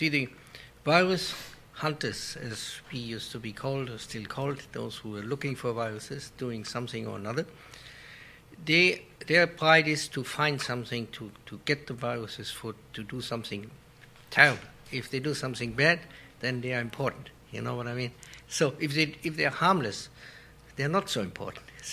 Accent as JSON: {"language": "English", "country": "Germany", "said": "This is why I came to this country from Germany."}